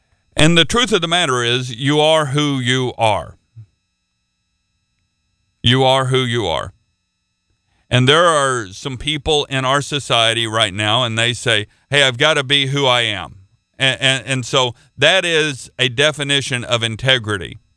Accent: Oklahoma, United States; Now I'm not a redneck, but I am from Oklahoma.

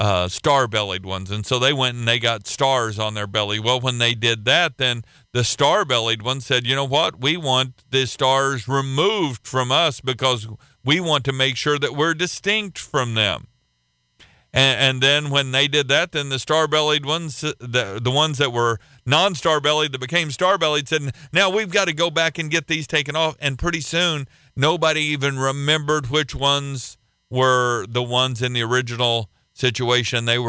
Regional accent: Oklahoma, United States; You know, I come from Oklahoma, but if you took some of the things that we do in Oklahoma and you tried to do them in a mass city in the Northeast, they're going to look at you like you are the strangest person on the planet.

